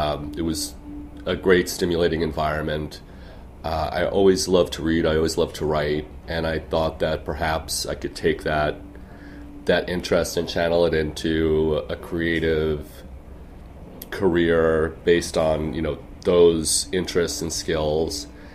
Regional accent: South Orange, New Jersey, United States; Well, I was born in Jersey City. And right around high school time, a little before, we moved out to South Orange, which is in Essex County, which is only 20 or 30 minutes away from the city.

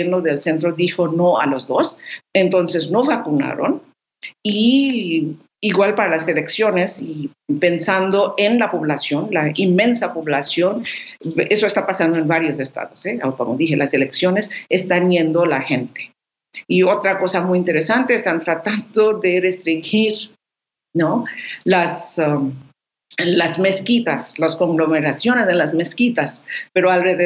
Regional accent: West Bengal, India; Y yo lo sé porque soy de Bengala

